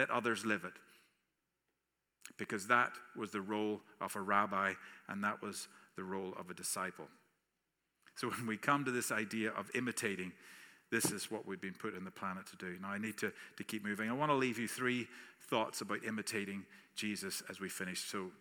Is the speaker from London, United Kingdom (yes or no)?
no; Northern Ireland, United Kingdom; I grew up in Northern Ireland, and I'll come touch on this a little bit later, but I grew up in a church in Northern Ireland, a very divided society.